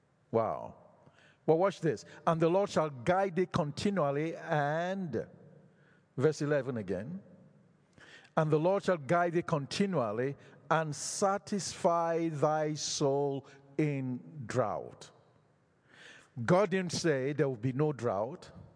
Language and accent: English; Canada; And they asked, "Where are you guys from?" I said, "We're from Canada."